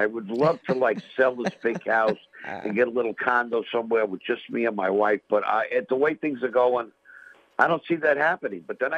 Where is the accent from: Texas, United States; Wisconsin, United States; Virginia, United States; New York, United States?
New York, United States; I'm from New York.